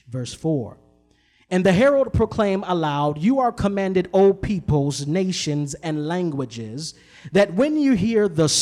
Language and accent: English; Ypsilanti, Michigan, United States; I'm from Ipsy, Southside.